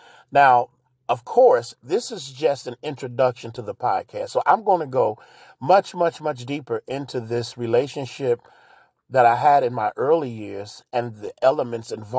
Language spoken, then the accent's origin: English; Cincinnati, Ohio, United States; I grew up in Over the Rhine. That's anybody from Ohio, anybody from Cincinnati, you know what Over the Rhine is. I grew up on 13th and Race.